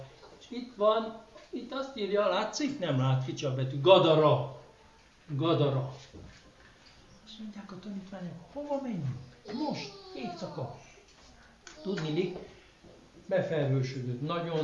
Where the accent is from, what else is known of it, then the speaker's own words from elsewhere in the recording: Lake Balaton area, Hungary; olyan, mint a Balaton, ahonnan én jöttem, az is tó, is tenger is